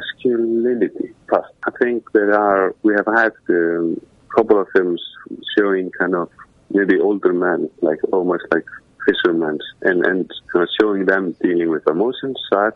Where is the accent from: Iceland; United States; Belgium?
Iceland; the surrounding I grew up in Iceland.